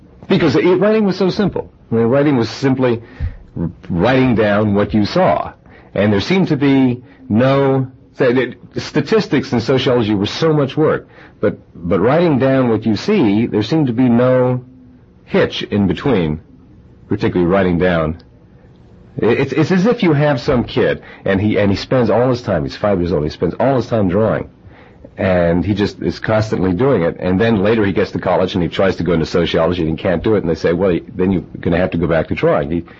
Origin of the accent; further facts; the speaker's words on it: Philadelphia, Pennsylvania, United States; also born or lived in New Mexico; I grew up mainly in Philadelphia, but I spent some years in New Mexico and continued.